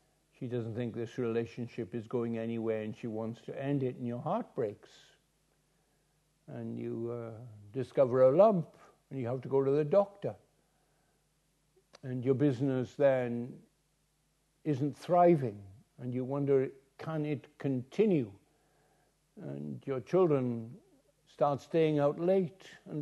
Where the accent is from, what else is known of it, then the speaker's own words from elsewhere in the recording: Aberystwyth, Wales, United Kingdom; I come from Aberystwyth. There's a castle in Aberystwyth.